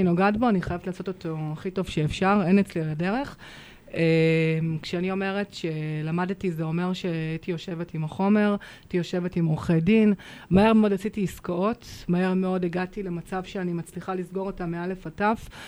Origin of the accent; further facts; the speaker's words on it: Herzliya, Tel Aviv District, Israel; also born or lived in Even Yehuda; now in Hadera, Israel; גדלתי בהרצליה, קצת אבן יהודה, התחתנתי, עברנו לגור באור עקיבא, היה כמה שנים שהייתי צריכה להתאקלם השינוי, ובנינו בית בחדרה, שכונת הפארק, שכונה צעירה.